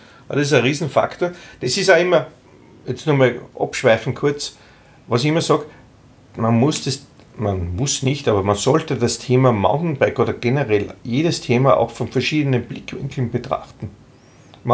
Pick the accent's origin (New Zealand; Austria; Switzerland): Austria; in den 70er Jahren hat eigentlich erst begonnen bei uns in Österreich der Schulskikurs.